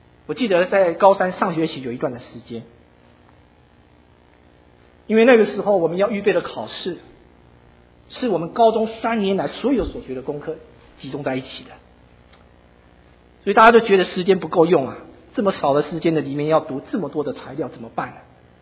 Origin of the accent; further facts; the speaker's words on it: China; 那个时候呢，你知道在中国啊，我们中国人的作业呢，一开始就只有一种